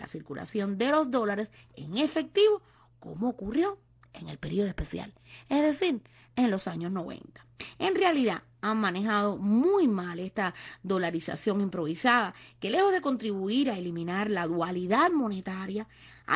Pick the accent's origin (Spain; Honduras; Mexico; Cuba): Cuba; moved away; los destinatarios principales de esta nueva regulación somos los cubanos, los que vivimos en el exterior